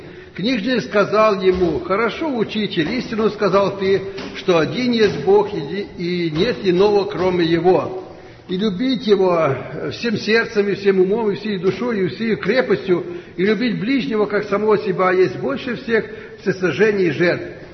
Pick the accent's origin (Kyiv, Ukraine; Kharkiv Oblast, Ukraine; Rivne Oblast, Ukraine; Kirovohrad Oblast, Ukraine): Kirovohrad Oblast, Ukraine; Kirovohrad; Мы приехали с Украины, географический центр Украины, это Кировоград.